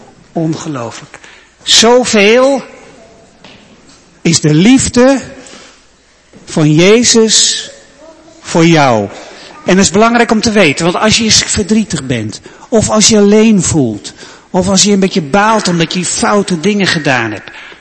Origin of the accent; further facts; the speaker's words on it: Emmeloord, Flevoland, Netherlands; Ik kom uit Emmeloord. Nou, zag ik op het bord dat Emmeloord 6 kilometer is. Maar ik woon aan de andere kant van Emmeloord.